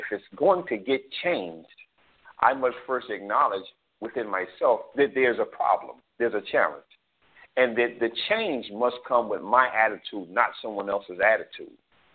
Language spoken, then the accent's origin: English; New York, United States; when I was growing up in New York during the 70s, I smoked cigarettes, I did drugs, things like that.